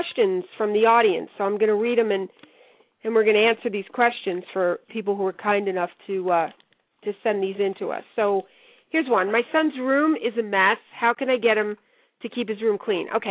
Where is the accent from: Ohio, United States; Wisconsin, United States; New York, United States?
New York, United States; When I grew up in New York, you got your license when you were 17, okay?